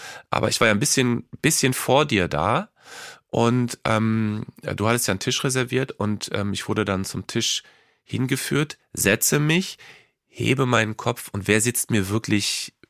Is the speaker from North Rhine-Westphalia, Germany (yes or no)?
yes; Cologne, North Rhine-Westphalia, Germany; Ich komme ja aus Köln, ne?